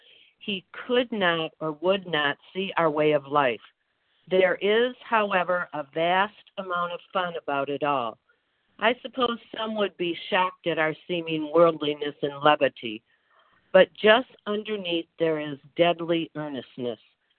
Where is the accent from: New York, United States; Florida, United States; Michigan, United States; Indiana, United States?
Michigan, United States; from Northern Michigan.